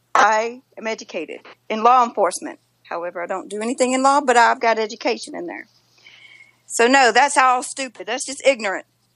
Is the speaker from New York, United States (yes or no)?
no; Petal, Mississippi, United States; Is raised in Petrel, Mississippi. And I live real close to Memphis right now.